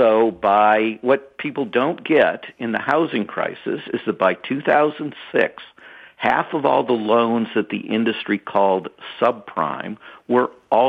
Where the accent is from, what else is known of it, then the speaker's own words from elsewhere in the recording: Dearborn, Michigan, United States; also born or lived in Detroit; Yes, and I was born in Detroit and grew up in Dearborn, so